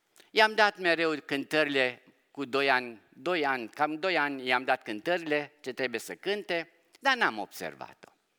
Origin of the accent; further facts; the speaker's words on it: Brașov, Brașov County, Romania; sunt original din Brașov, dintr-o familie maghiară-germană. Am studiat în Cluj la teologia protestantă din Cluj